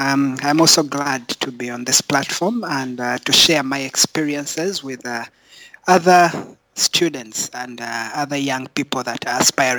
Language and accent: English; Uganda; English is a second language; So in my own country, because I am from Uganda